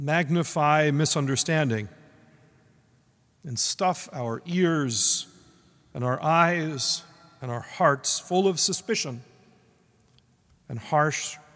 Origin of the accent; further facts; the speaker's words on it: East Coast, United States; The Lutheran tradition in which I was raised here on the East Coast owes much to the Episcopal Church and the Book of Common Prayer.